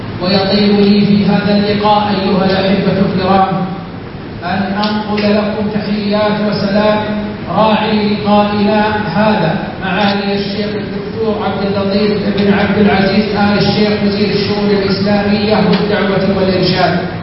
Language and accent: Arabic; Saudi Arabia; وما تؤنيه حكومة بلادنا المملكة العربية السعودية من اهتمام بالغ ورعاية دائمة للحجاج